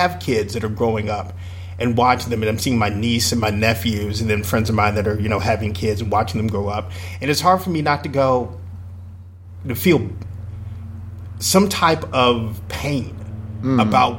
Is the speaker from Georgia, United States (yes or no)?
yes; Atlanta, Georgia, United States; because I went to Howard for 2 years, and growing up in Atlanta, so we knew that song in and out